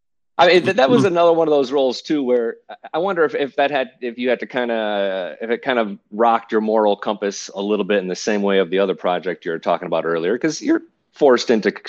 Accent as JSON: {"language": "English", "town": "Detroit", "region": "Michigan", "country": "United States", "tie": "born or raised there", "said": "I grew up in Detroit. I knew what bull riding was, and I knew the 8 seconds"}